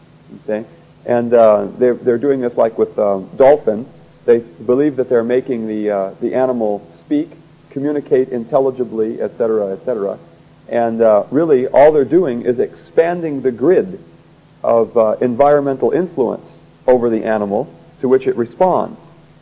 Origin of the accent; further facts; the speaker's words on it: Washington, United States; I come from Washington State.